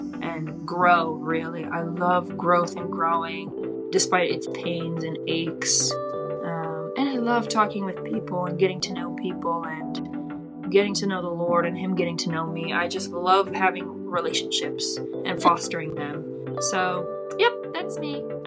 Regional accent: New Jersey, United States; moved away as an adult; now in Tennessee, United States; I live in Central Tennessee. I'm originally from Jersey. Hey, Jersey folk.

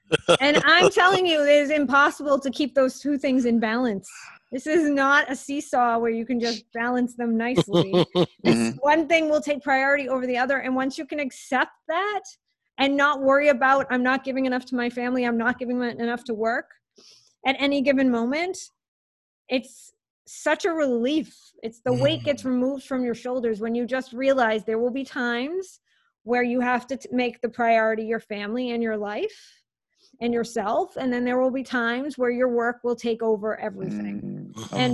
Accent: Worcester, Massachusetts, United States; Remember, I came from Worcester, Massachusetts. My dad's a cop. My mom's a teacher.

